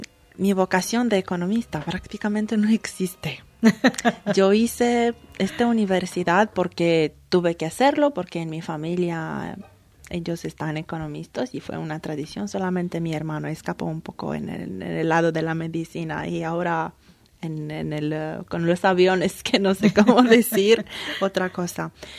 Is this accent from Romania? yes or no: yes; Romania; nosotros somos rumanos